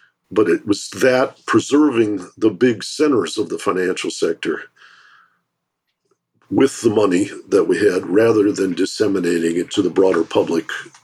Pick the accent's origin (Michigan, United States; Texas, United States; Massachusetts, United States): Michigan, United States; Detroit; I grew up in Detroit, so I heard good things about